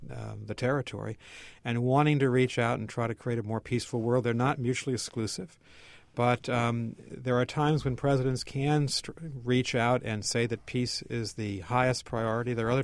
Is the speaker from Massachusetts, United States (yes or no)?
yes; Wellesley, Massachusetts, United States; Well, thanks to Vicky for calling from my hometown of Wellesley, Mass.